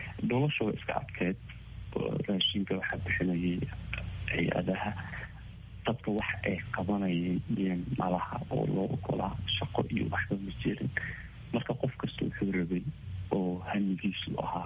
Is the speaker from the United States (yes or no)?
no; Ifo, Garissa County, Kenya; waxaan ku dhashay xarada qaxootiga ee ifo oo ay aabbu waxay ka soo qaxeen Soomaaliya Kuwaitii